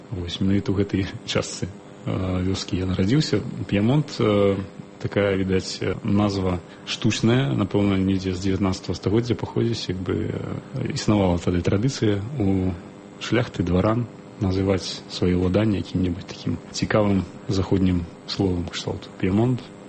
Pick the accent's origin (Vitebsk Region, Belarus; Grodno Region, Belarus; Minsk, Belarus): Vitebsk Region, Belarus; Zadnye; born there; Я нарадзіўся ў вёсцы на Талачынчыне, Віцебская область. Вёска называецца Заднё, з такой дзіўнай назвай, але вёска зараз так называецца. Раней яна складалася з двух частак, адна з которых называлася Пьемонт. Вось, менавіта ў гэтай частцы вёскі я нарадзіўся.